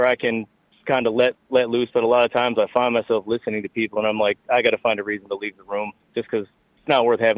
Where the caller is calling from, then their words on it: North Chicago, Illinois, United States; I'm actually calling from the North Chicago area.